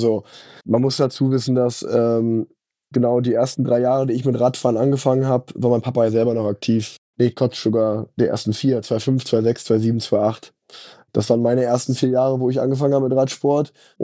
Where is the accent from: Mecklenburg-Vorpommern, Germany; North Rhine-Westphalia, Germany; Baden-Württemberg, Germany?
North Rhine-Westphalia, Germany; Unna; damals in Unna, wo ich groß geworden bin.